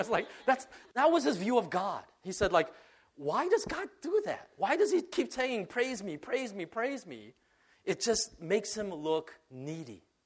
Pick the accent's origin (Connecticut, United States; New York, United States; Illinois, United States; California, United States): Illinois, United States; Chicago; There's a sense in which I feel like I share in that glory because I'm from Chicago.